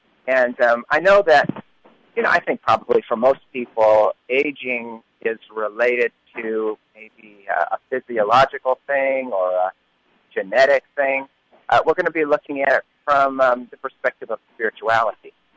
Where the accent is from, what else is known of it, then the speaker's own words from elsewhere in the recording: New Mexico, United States; I am from New Mexico, but I'm visiting here in Kansas City today.